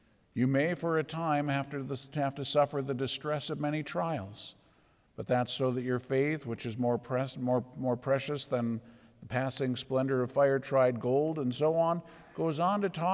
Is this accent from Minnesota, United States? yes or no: yes; Minnesota, United States; Now we're from Minnesota. Quit complaining is going to be a real problem.